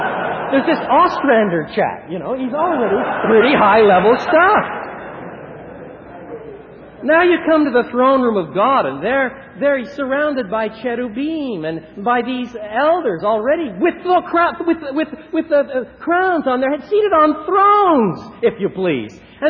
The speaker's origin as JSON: {"language": "English", "region": "Quebec", "country": "Canada", "tie": "born or raised there", "lives_now": "Chicago, United States", "said": "I was brought up in Quebec. I'm a Canadian. Here in Chicago"}